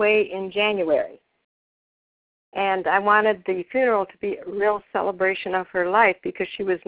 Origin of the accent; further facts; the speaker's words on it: Michigan, United States; from Michigan.